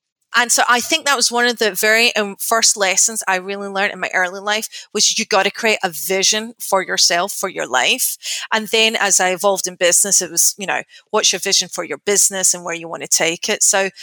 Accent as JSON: {"language": "English", "town": "Glasgow", "region": "Scotland", "country": "United Kingdom", "tie": "born or raised there", "said": "that did not happen in the streets of where I grew up in Glasgow."}